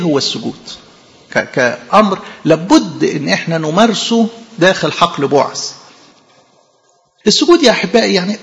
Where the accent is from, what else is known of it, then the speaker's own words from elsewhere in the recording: Egypt; إيه اللي لقى ربنا فينا حلو كمصريين